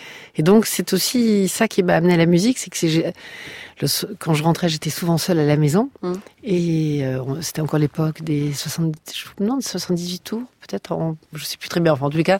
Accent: Belgium; Oui, enfin, disons qu'en étant belge, on était regardé en tant que belge, oui.

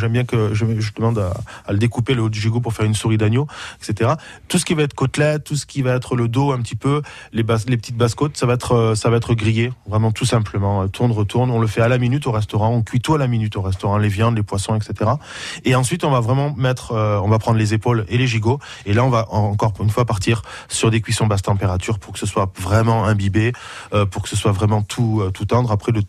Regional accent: Agen, Nouvelle-Aquitaine, France; Et moi je suis d'Agen.

